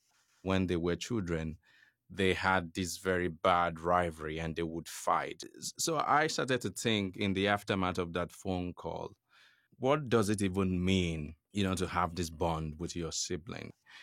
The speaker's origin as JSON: {"language": "English", "country": "Nigeria", "said": "I'm a writer from Nigeria."}